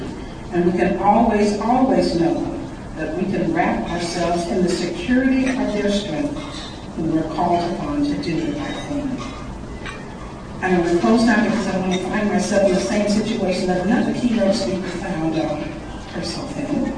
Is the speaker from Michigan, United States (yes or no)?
no; Mississippi, United States; I grew up in Mississippi. It was a traumatic event. I went through all of those segregated schools.